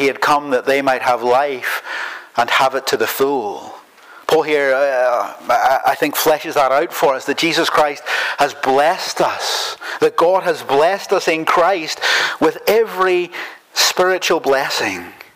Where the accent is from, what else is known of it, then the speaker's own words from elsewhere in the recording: Northern Ireland, United Kingdom; Look, I'm Northern Irish, I get it.